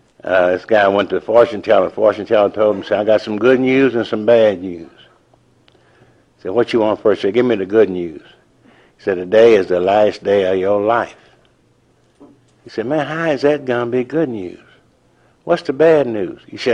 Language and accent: English; Louisville, Kentucky, United States; born there; I was born in Louisville, Kentucky. I came from all them good Christian homes.